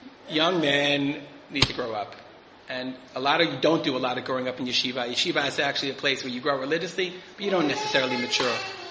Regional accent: United States; when we grew up in America, the idea of serving in the armed forces

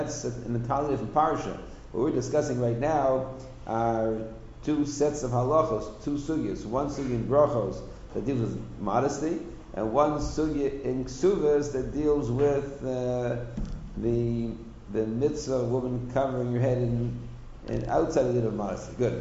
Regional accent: Toronto, Ontario, Canada; I grew up in Toronto, and Canada is a little bit behind America

